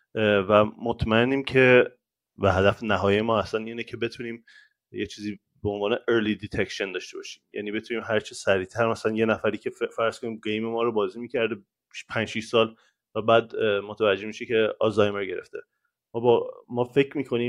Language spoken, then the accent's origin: Persian; Iran; Persian is a second language; also born or lived in Dubai / United States; now in Lisbon, Portugal; من آخرین بار که من ایران تقریبا سال 2006 من از ایران اومدم بیرون، یعنی ایران زندگی نکردم دیگه، ولی خب 13 سال دبی بودم و خب مرتب میرفتم ایران و میومدم، ولی الان 5 ساله که لیزبونم و تقریبا 6 سال ایران نرفتم.